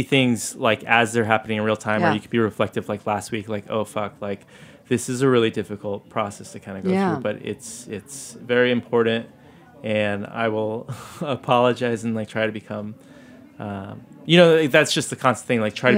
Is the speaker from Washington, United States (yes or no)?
no; San Diego, California, United States; old school lowrider oldies that I grew up with in San Diego, like part of Chicano culture.